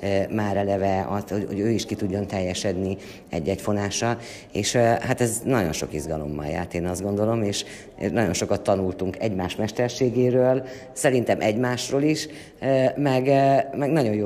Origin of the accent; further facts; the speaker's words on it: Kisújszállás, Jász-Nagykun-Szolnok, Hungary; Hát a fazekas motívumkincs az teljes egészében a Közép-Tisza vidék. Onnan jövünk, Kisújszállásról jövünk, ott élünk mind a ketten.